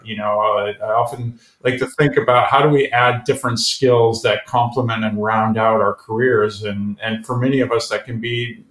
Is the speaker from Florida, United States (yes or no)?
no; Minnesota, United States; maybe it was because I grew up in Minnesota.